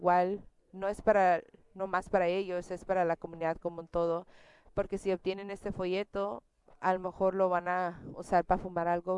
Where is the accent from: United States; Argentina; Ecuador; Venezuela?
United States; Oregon; also born or lived in Alaska; Yo fui criada y nací en Oregon, pero me moví a Alaska cuando tenía 20 años y ahí me mantuve sobria. Viví ahí 27 años y ahora he regresado a mi ciudad de nacimiento.